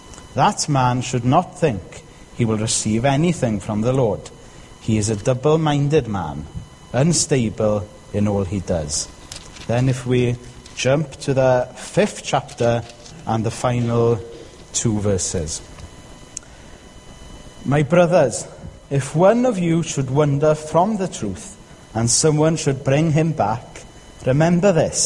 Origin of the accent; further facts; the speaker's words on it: Bangor, Wales, United Kingdom; also born or lived in Aberystwyth; I'm from Bangor originally. Then I went to live in Aberystwyth, and now I'm back in North Wales.